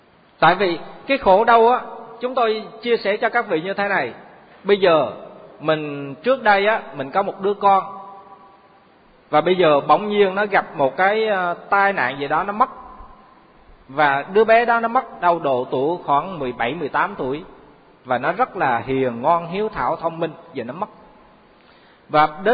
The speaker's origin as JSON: {"language": "Vietnamese", "town": "Quy Nhon", "region": "Bình Định", "country": "Vietnam", "tie": "born or raised there", "said": "là ở tại thành phố Quy Nhơn á, ở quê hương chúng tôi á"}